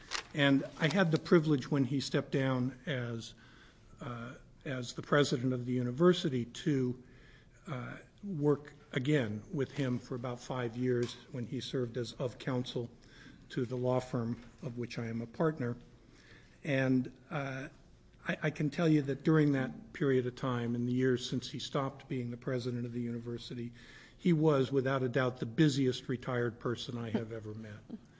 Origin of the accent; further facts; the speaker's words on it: Eugene, Oregon, United States; I'm a lawyer from Eugene.